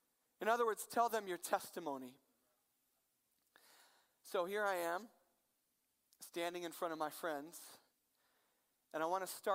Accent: Iowa, United States; So I was born and raised in Iowa. A little known fact about Iowa is that there are more pigs in Iowa than people.

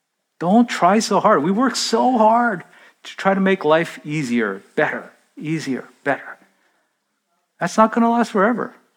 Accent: South Korea; when I was growing up in Korea, they would just salt and dry fish all year

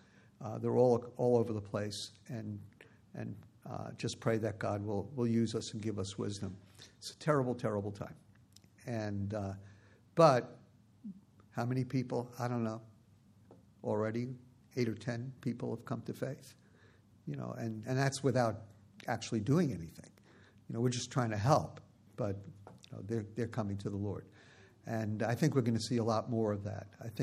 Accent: New York, United States; English is a second language; I'm a New Yorker. English is my second language.

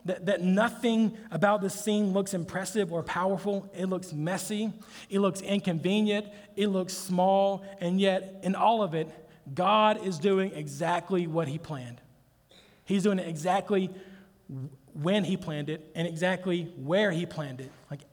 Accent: Mississippi, United States; Listen, I'm from Mississippi. I didn't even know what Phoenix was until I was in college.

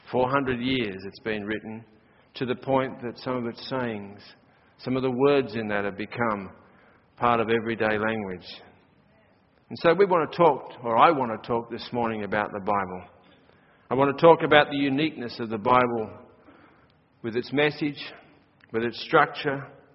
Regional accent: Australia; because I'm Australian.

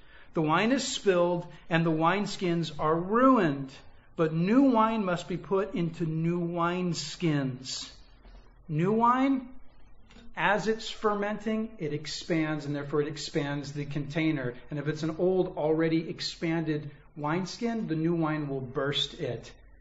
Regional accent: California, United States; I grew up riding skateboards in Southern California, so we didn't have that, you know

